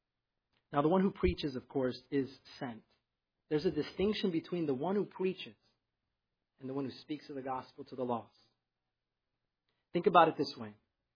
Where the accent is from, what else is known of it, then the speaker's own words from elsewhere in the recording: Chicago, Illinois, United States; Growing up in Chicago, I saw a lot of street evangelism.